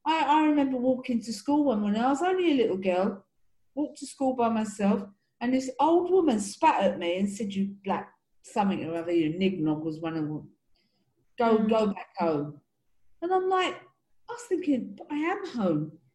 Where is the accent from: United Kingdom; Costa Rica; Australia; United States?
United Kingdom; now in Middle East; And so I identify as Black British, but really Jamaican. Jamaica is my heart.